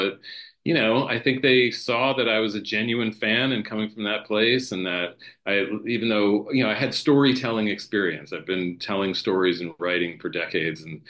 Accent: New Jersey, United States; I grew up in New Jersey, and I was like a punk rock, you know, like a sort of hardcore kid in New Jersey.

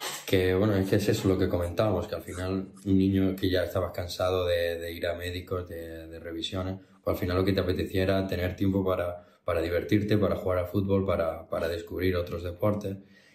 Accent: Bailén, Andalusia, Spain; yo soy de Jaén, pues de un pueblo de Jaén, de Bailén

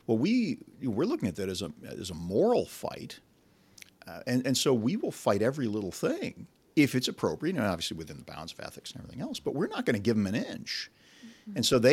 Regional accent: Illinois, United States; I came from Illinois where I've seen people, you know, this issue is very hot in a more blue state.

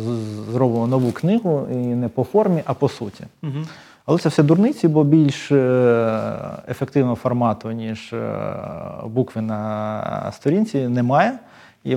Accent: Odesa, Odesa Oblast, Ukraine; also born or lived in United States / United Kingdom; Я з Одеси. Народився і виріс в Одесі, так само, як і 5 поколінь моїх пращурів одеських. Але працював і жив в різних країнах світу. В США, в Великобританії, в Україні.

